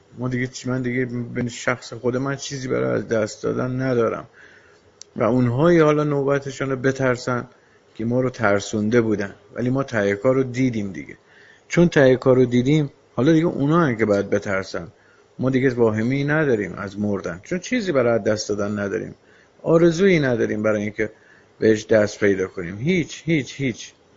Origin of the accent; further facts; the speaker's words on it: Iran; اما چه کنم که من به عنوان یک ایرانی عافیت طلب شدم